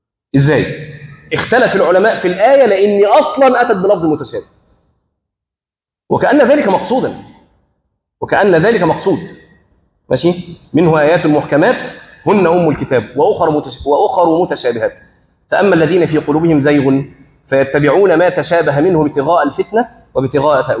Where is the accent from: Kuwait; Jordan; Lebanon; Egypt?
Egypt; عارفين في بعض عندنا في مصر حتى بعض الاماكن ياخدوا الناس سفاري